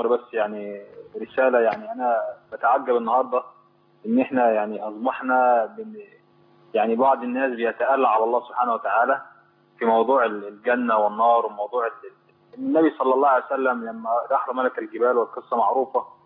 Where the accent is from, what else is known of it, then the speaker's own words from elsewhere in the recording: Egypt; احنا كمصريين